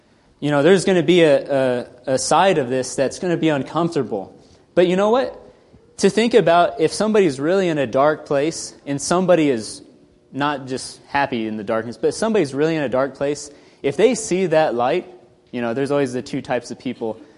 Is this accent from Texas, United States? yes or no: yes; Texas, United States; when we were growing up, I grew up in Texas, and so we would drive over to Arizona occasionally.